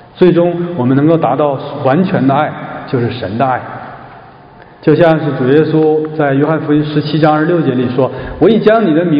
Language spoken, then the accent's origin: Chinese; Shenyang, Liaoning, China; 我老家辽宁沈阳